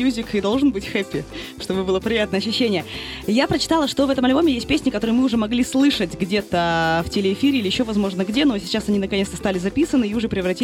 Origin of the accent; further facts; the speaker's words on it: Chelyabinsk, Chelyabinsk Oblast, Russia; я, например, сама из Челябинска. Для меня слово «чо» — это слово родное.